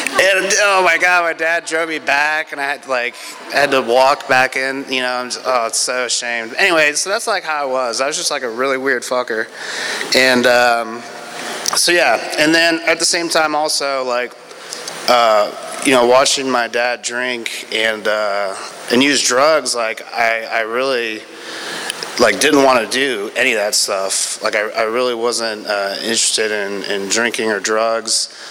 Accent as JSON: {"language": "English", "town": "Tampa", "region": "Florida", "country": "United States", "tie": "born or raised there", "said": "I grew up in Tampa, just like Tyler."}